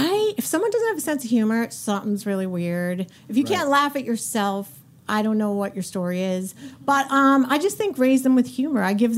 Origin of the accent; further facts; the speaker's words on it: Boston, Massachusetts, United States; I'm from Boston. And how'd I grow up?